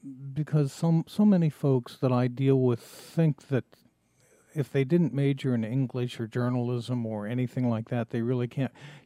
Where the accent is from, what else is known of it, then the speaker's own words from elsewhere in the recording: Greenville, Pennsylvania, United States; My hometown of Greenville, Pennsylvania, has gone on some hard times over the years, lost all of its major industries.